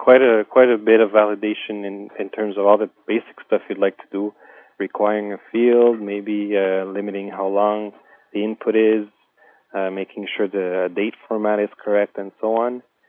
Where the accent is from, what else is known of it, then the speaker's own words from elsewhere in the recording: Montreal, Quebec, Canada; since I'm from Montreal, Canada